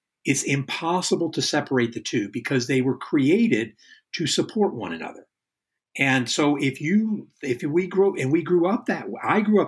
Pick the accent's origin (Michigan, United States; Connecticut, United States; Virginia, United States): Virginia, United States; born there; Because remember, for me, I was born in Virginia in the early 60s, and Virginia was a racial police state